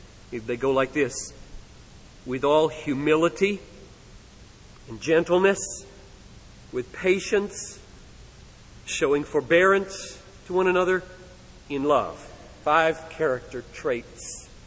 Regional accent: United States; I'm an American. I'm almost drowning in luxury.

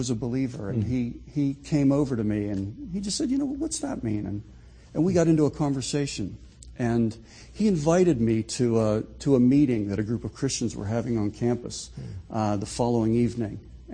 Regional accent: Pittsburgh, Pennsylvania, United States; Well, I was raised in Pittsburgh. And raised in the Presbyterian tradition

